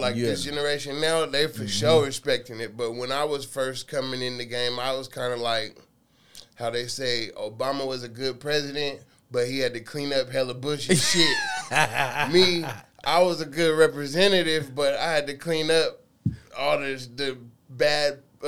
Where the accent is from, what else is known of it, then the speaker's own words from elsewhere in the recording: Seattle, Washington, United States; Shit, I'm from Seattle. Came up in the South End, but I've been around the whole city.